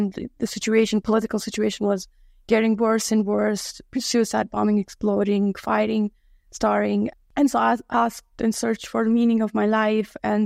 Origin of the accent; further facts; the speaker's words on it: Afghanistan; I was born in Afghanistan, 1996, first time Taliban in power.